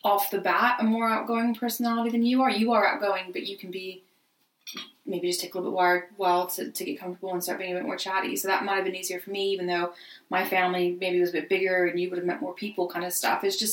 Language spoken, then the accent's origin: English; Arizona, United States; Like, where I grew up in Arizona, it was the snowbirds in the winter.